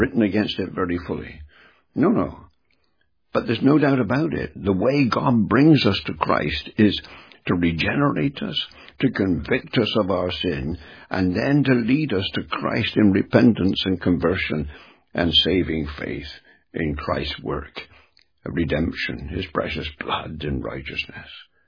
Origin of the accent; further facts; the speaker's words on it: England, United Kingdom; The public school mentality, I speak as an Englishman.